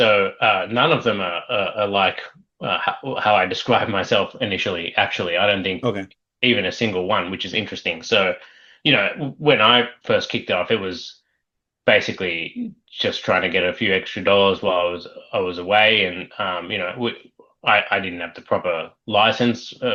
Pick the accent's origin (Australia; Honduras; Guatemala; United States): Australia; Sydney, New South Wales; So, I mean, personally, I grew up in Sydney, Australia